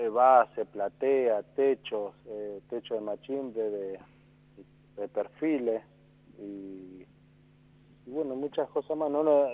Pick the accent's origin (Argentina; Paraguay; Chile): Argentina; Carmen de Patagones, Buenos Aires Province; Somos todos acá de Patagones y hemos trabajado acá.